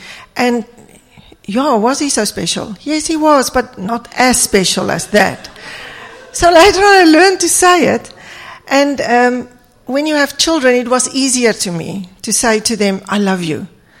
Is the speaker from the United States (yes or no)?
no; Pretoria, Gauteng, South Africa; We come from Pretoria, and we are kind of very new in the Cape